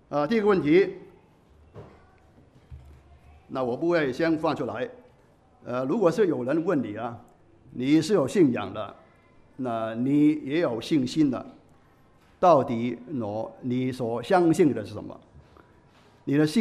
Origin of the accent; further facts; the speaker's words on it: Hong Kong; 那我们香港人都比较高寿了